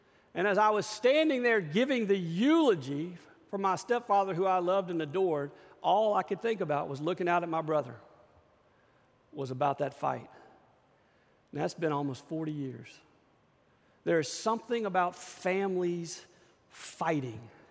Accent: Shreveport, Louisiana, United States; still lives in my hometown of Shreveport

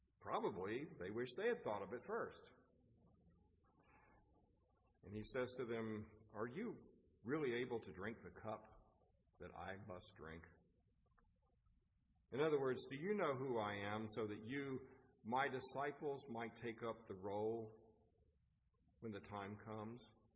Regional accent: the South, United States; You know that I grew up in the South.

